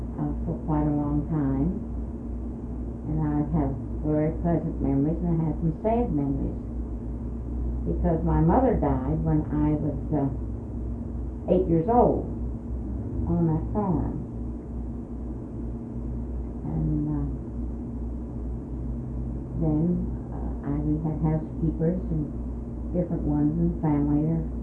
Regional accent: Michaelsville, Maryland, United States; Well, I was born down in the Proving Ground area on the Little Neck Farm. It was at Michaelsville was our address. It was a farmland. It's on, under the Proving Ground now.

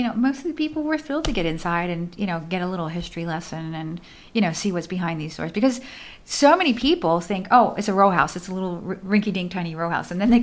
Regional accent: Philadelphia, Pennsylvania, United States; And as I am from Philadelphia, where museums are sacred places

